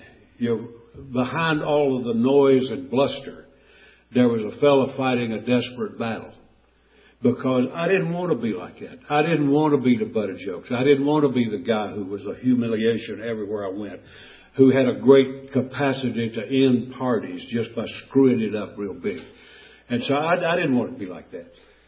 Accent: Mayberry, North Carolina, United States; My God, man, I grew up in Mayberry in North Carolina. I'm not a street thug.

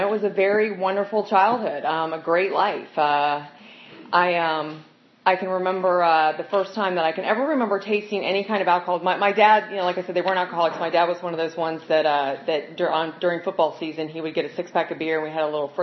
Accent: Virginia, United States; I grew up in Northern Virginia, and same thing. My parents will be married 55 years come this July.

